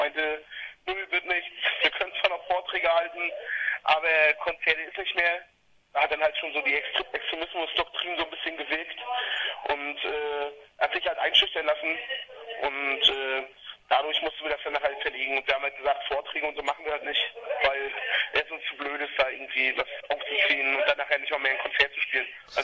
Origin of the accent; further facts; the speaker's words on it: Mecklenburg-Vorpommern, Germany; Ja, wir kommen aus Vorpommern. Da haben wir uns auch kennengelernt, alle gemeinsam auf der Schule.